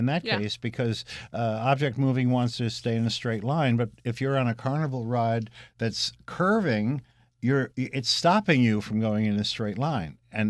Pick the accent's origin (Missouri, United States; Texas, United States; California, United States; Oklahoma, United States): Missouri, United States; So I'm not saying that proves anything, but I'm from Missouri.